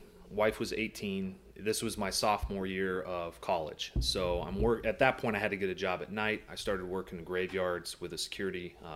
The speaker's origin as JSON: {"language": "English", "town": "San Diego", "region": "California", "country": "United States", "tie": "born or raised there", "said": "San Diego. Oh, okay. Always all San Diego. I went to high school in Mira Mesa and still in San Diego now."}